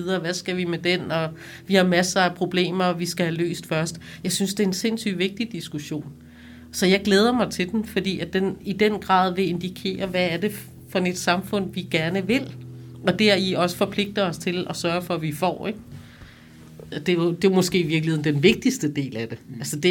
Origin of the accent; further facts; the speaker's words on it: Greenland; Det kan vi simpelthen ikke være bekendt som grønlænder, ikke?